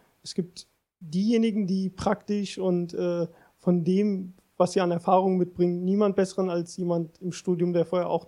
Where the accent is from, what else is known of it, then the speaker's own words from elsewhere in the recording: Rüsselsheim, Hesse, Germany; ich bin im Hasengrund in Rüsselsheim groß geworden und das ist insofern strukturell benachteiligt, dass es viel sozialer Wohnungsbau ist, viele Menschen, die finanziell erstmal benachteiligt sind, also die nicht so viel verdienen